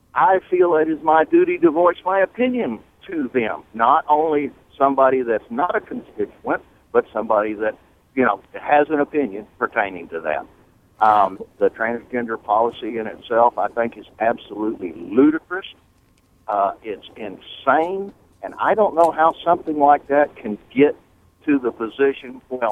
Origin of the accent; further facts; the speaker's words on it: United States; even though I'm not a constituent, is that I'm an American